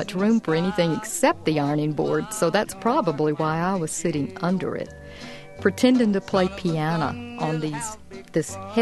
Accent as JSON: {"language": "English", "region": "Louisiana", "country": "United States", "tie": "born or raised there", "said": "I grew up north of Baton Rouge in a rural area called Central Louisiana."}